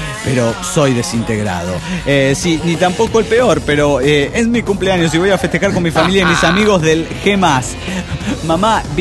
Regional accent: Desaguadero, La Paz, Bolivia; de Desaguadero, Bolivia.

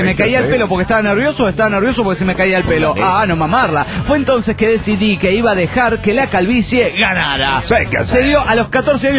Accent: Puebla, Mexico; de Puebla, México.

